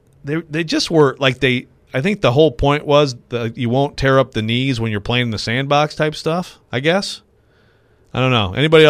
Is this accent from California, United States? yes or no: no; Michigan, United States; People know, like, that I'm originally from Michigan.